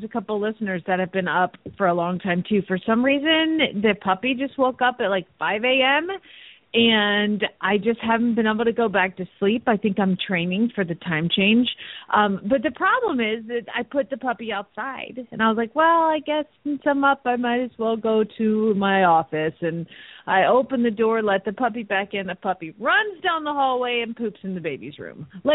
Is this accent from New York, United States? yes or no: no; Phoenix, Arizona, United States; from Phoenix, Arizona, and you're listening to Horses in the Morning